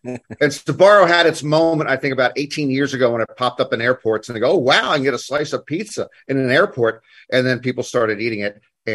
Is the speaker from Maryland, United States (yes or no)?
yes; Silver Spring, Maryland, United States; So I grew up in the shadow of Washington, D.C., in the neighboring suburb of Silver Spring, Maryland, just one spring.